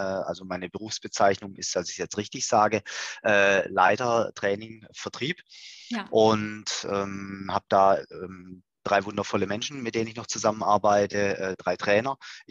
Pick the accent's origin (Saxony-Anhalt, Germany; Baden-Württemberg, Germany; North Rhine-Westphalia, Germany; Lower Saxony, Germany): Baden-Württemberg, Germany; Waiblingen; born there; ich bin ja gebürtiger Waiblinger, die Stauferstadt Waiblingen